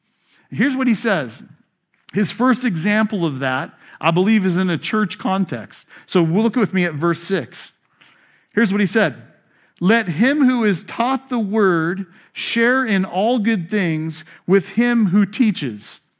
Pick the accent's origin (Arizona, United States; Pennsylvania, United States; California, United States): California, United States; Fountain Valley; born there; I was born in Fountain Valley. I don't know a whole lot about farming.